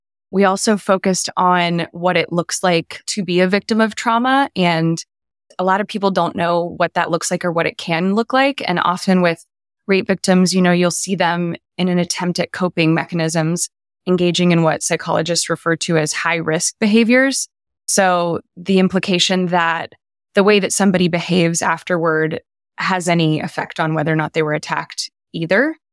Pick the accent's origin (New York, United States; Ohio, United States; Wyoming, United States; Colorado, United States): Ohio, United States; Marion; moved away as an adult; also born or lived in Nashville; Yeah, I grew up in Ohio in a small town called Marion in northern Ohio. I came down to Nashville, Tennessee to go to college many moons ago